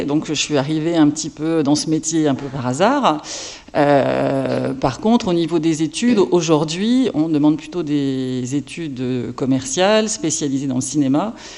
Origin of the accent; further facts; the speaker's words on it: Harfleur, Normandy, France; born there; Donc vous savez que j'étais au Havre, que je suis née à Harfleur.